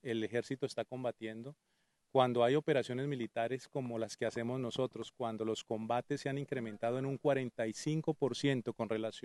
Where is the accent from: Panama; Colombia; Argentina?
Colombia; Y ahí nos tenemos que unir todos como colombianos a condenar a estos terroristas.